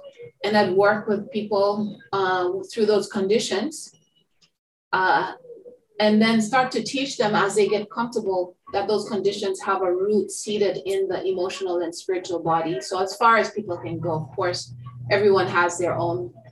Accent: Kenya; I grew up in Kenya, and my grandmother used a lot of herbal medicine.

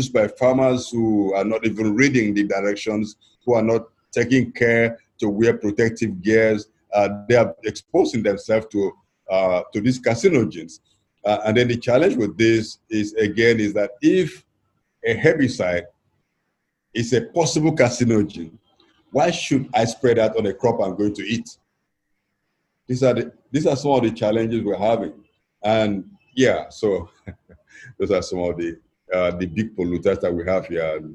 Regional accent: Niger Delta, Nigeria; I'm from Niger Delta, I'm much older than that, so I'm one of the living ancestors.

